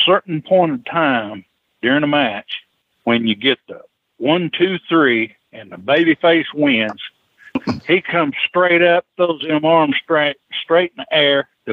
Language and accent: English; Knoxville, Tennessee, United States; I'm from Knoxville.